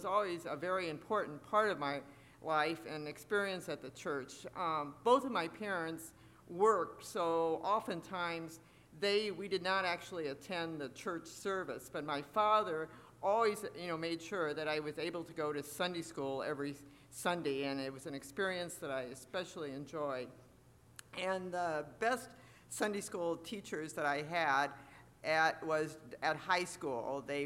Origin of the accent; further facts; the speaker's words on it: Elkhart, Indiana, United States; I grew up in the Elkhart City Church of the Brethren, now Crookside